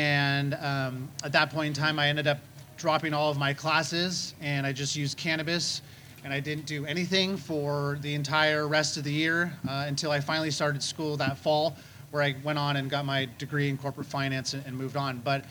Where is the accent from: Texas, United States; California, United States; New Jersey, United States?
California, United States; I'm from California.